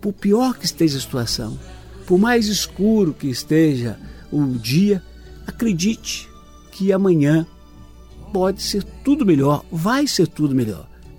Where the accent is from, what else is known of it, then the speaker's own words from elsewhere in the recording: Brazil; O brasileiro é um povo tão persistente que nós naturalmente criamos esse slogan, né? Sou brasileiro, não desisto nunca.